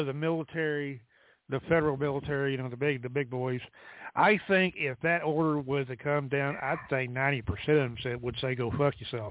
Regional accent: Texas, United States; So we're Texas, because I'm a Texan, we have the law and the Constitution on our side.

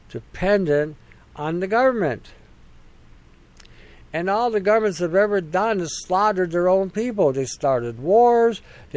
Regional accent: Canada; I didn't grow up in a communist country. I grew up in the West.

